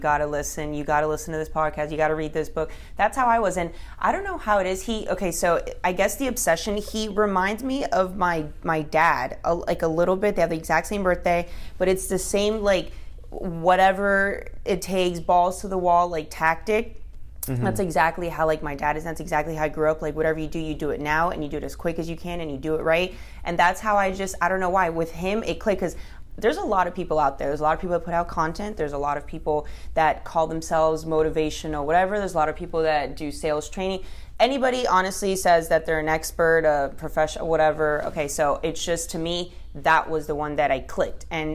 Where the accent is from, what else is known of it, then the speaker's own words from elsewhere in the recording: Florida, United States; also born or lived in California; I was there until I was 5 years old and I moved to South Florida and I've been here my whole life.